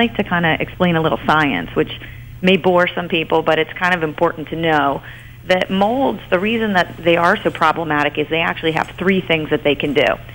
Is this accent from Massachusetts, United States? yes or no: no; New Jersey, United States; I'm from New Jersey, so we get a lot of that temperature change.